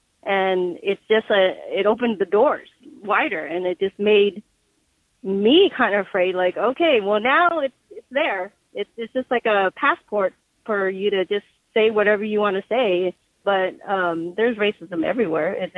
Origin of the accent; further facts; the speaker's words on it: United States; first language vi; English is a second language; on a boat coming to America. So I was learning Vietnamese and English at the same time. But, you know, my native language is Vietnamese. And we were just the typical immigrant. My dad escaped from Vietnam with the family and my mom had me on the boat.